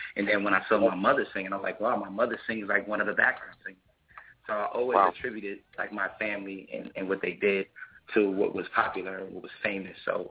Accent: the South, United States; I grew up in the South

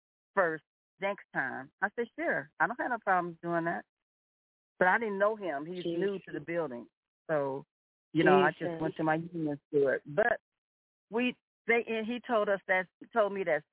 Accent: Chicago, Illinois, United States; I'm from Chicago. I would have checked her.

